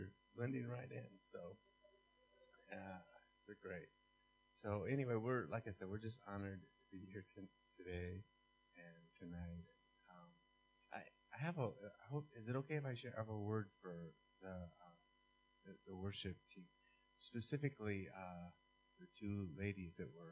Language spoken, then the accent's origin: English; Illinois, United States; now in Hawaii, United States; I'm not from Hawaii. I'm not Hawaiian. I'm actually from closer to Chicago. So, you know. But we wound up in Hawaii about 10 years ago